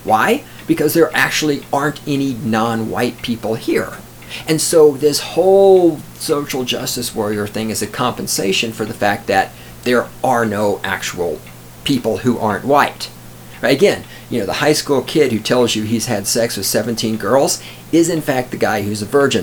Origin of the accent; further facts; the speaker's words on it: Texas, United States; I'm from Texas, down in Texas, where half the population, I mean, I don't have exact statistics, but where I grew up, a good third of the population was black people.